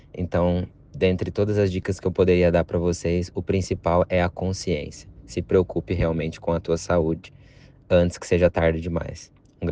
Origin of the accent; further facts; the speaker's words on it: São Paulo, Brazil; now in Santa Rosa, Brazil; sou paulista, moro aqui na cidade de Santa Rosa, já faz um ano e meio